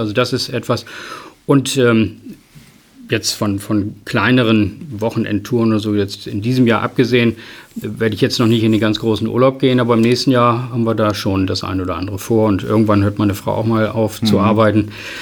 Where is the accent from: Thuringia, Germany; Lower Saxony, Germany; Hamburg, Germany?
Lower Saxony, Germany; Emden; bleibe der Stadt Emden immer gewogen. Ich wohne weiterhin hier und das ist meine Heimatstadt.